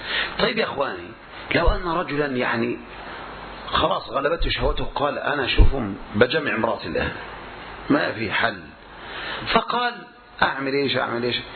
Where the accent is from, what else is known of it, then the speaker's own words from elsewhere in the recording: Egypt; بل عندنا في مصر يقولون مثال، يقولون إيش مثل